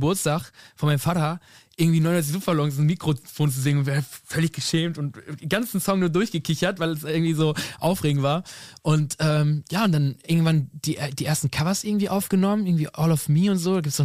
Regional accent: Dortmund, North Rhine-Westphalia, Germany; Ja, ich komme ja eigentlich aus Dortmund.

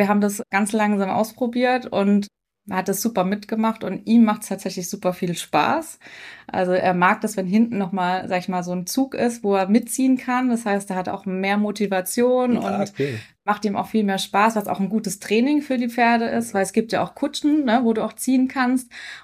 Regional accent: Mannheim, Baden-Württemberg, Germany; Ich komme aus Mannheim und arbeite bei der VR-Bank Rhein-Neckar, auch in Mannheim ebenfalls.

